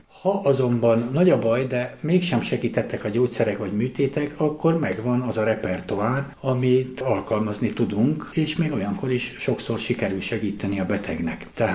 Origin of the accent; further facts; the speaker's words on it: Budapest, Hungary; born there; és én már Budapesten születtem. De visszajártunk gyerekkoromtól fogva Erdélybe